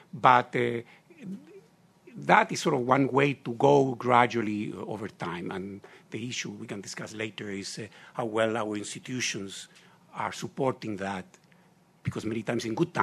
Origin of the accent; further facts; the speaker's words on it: Chile; I'm from Chile originally.